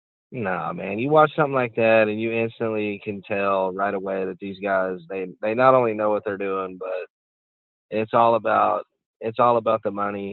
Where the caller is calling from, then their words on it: Arkansas, United States; I'm calling from Arkansas.